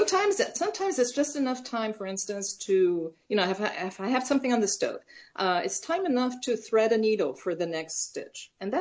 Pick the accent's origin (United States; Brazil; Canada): Brazil; moved away; I was born in Brazil. I was born and raised in Brazil. So until recently, I could claim that I lived half of my life in Brazil and half here.